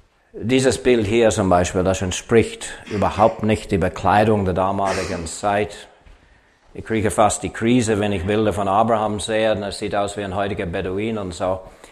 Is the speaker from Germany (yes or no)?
no; Canada; now in Switzerland; Ich bin Kanadier, wohne aber schon lange nicht mehr in Kanada. Meine Frau ist Schweizerin. Wir wohnen jetzt in der Schweiz seit Anfang der 80er Jahren. Vorher waren wir in Indien, in Deutschland, in Österreich